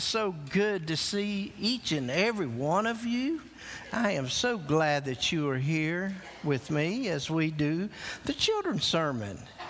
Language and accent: English; Florida, United States; But I remember in growing up in Florida, I was not but about an hour away from Disney World.